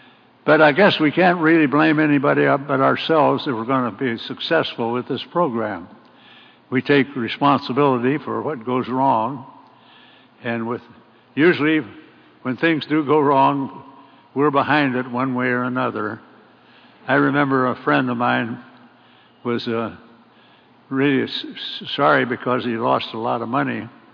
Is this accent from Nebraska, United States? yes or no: yes; Nebraska, United States; I came from Nebraska. I was born in Nebraska, 1925. That makes me 89 now.